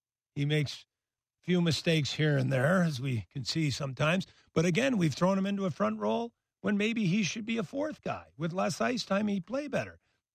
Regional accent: Montreal, Quebec, Canada; I grew up in Montreal

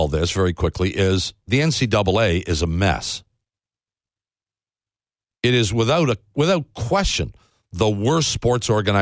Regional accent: Canada; To hold your nose up and say, well, we're Canadian, we have a different policy on this, is stupid.

